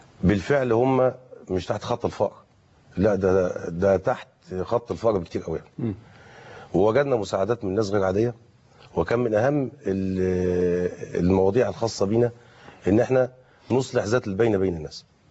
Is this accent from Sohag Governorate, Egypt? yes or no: no; Suez, Suez Governorate, Egypt; زي ما الشيخ علاء سعيد ابن بلدنا السويس